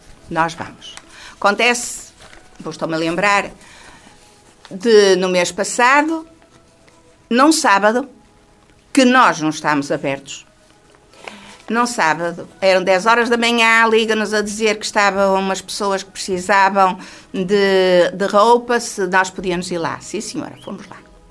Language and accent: Portuguese; Monserrate, Viana do Castelo, Portugal; Eu que sou vicentina há 30 e tal anos, em Monserrate, não sou deste lado, sou de Monserrate, sou vicentina